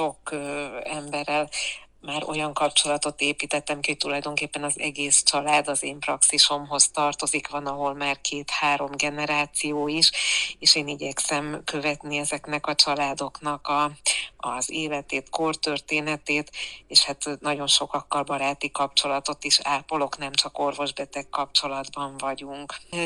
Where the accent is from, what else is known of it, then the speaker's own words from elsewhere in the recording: Szekszárd, Tolna, Hungary; 1997-ben már Szekszárdon kezdtem el dolgozni, és Szekszárdot, a szülővárosomat nagyon is szeretem, és ott voltam rezidens is